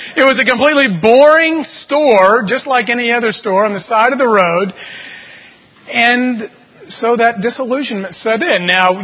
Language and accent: English; El Paso, Texas, United States; But, growing up in El Paso, which is about 5,000 miles from everything out there, it is in the state of Texas.